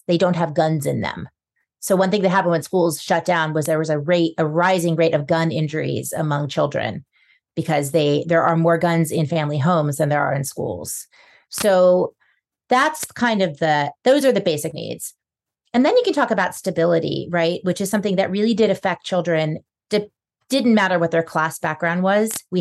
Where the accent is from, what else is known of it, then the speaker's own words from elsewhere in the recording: New Orleans, Louisiana, United States; One was New Orleans is my hometown.